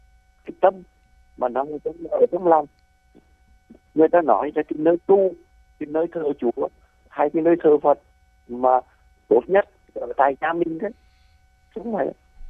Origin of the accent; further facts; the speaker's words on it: Quang Binh, Vietnam; also born or lived in Ha Tinh; Thì hồi đấy là tôi người Quảng Bình, nhưng mà ở Quảng Bình không có trường phổ thông để học, mà tôi phải ra học ở Hà Tĩnh.